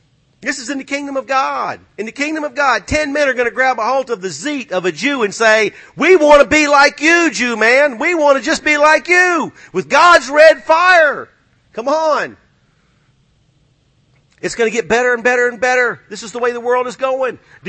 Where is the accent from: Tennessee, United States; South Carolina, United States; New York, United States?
Tennessee, United States; I'm from Tennessee. There's a pit barbecue every 100 feet.